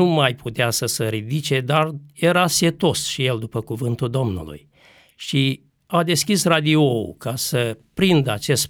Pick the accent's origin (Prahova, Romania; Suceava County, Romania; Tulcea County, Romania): Suceava County, Romania; Marginea; în satul meu natal numit Comuna Marginea din județul Suceava.